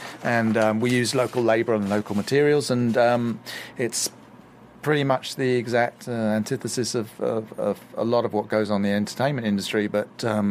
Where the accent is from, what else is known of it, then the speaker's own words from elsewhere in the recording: London, United Kingdom; I grew up in London, and we have an underground system and a bus system there